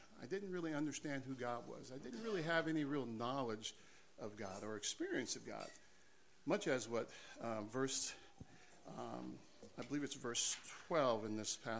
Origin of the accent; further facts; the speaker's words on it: Alabama, United States; born there; I was born in the South in Alabama. Both of my parents are both from Alabama as well, too.